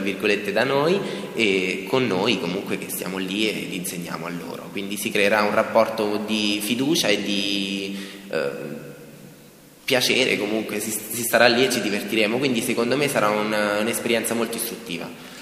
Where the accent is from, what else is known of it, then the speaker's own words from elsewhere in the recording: Viterbo, Lazio, Italy; io ho 17 anni e vengo da Viterbo, frequento questo liceo, il Liceo Mariano Buratti.